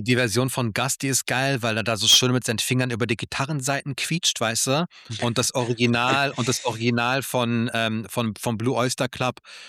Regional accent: Turkey; Ey, Leibspeise als Türke.

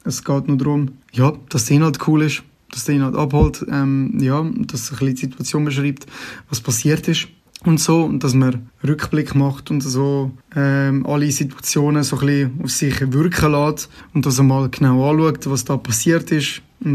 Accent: Zurich, Switzerland; accent: Zurich German; ich wohne auch da schon seit ich kann denken. Genau. Und darum, ja, bin ich Zürcher durch und durch, normal. Also ich rede auch Zürichdeutsch, ich bin von da.

